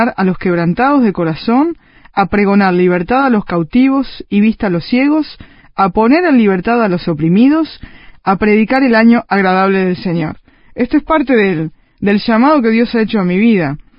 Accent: Uruguay; en mi país, aquí en Uruguay

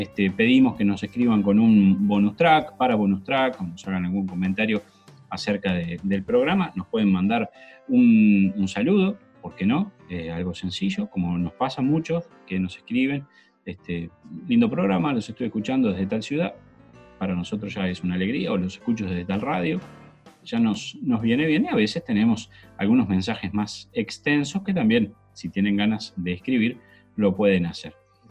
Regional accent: Montevideo, Uruguay; Dicen por ahí que somos un barrio de San Pablo, todo Montevideo, ¿no?

